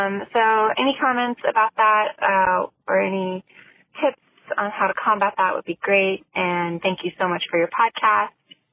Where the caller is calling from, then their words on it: California, United States; Hi, Kate and Dory. I'm from Southern California, and I just wanted to call and say that I love you guys so much.